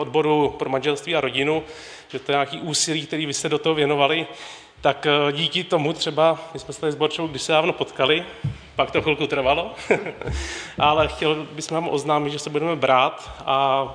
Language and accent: Czech; Říčany, Central Bohemian Region, Czechia; jsem ze Říčan, z CBčka